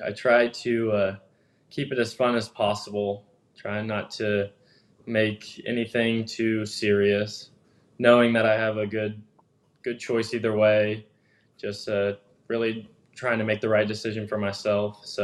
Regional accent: Cincinnati, Ohio, United States; So I had always been a huge Reds fan since I was little. I was from Cincinnati.

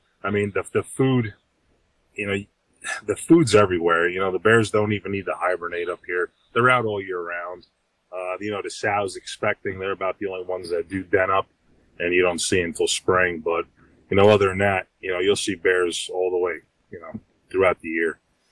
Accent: Montague, New Jersey, United States; I was born and raised in Montague, New Jersey, right on the Milford, Pennsylvania, that'd be Pike County, and the Orange County, New York line. I grew up hunting in Pennsylvania.

